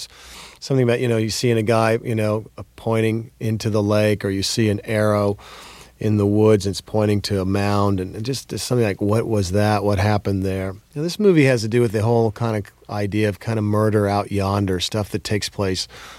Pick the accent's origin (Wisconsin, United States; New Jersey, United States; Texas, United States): Texas, United States; Fort Worth; I was raised in Fort Worth, Texas, and I come from a family of four kids.